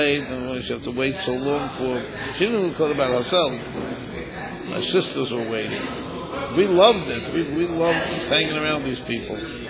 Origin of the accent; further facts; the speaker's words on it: New York City, New York, United States; We grew up in the Lower East Side.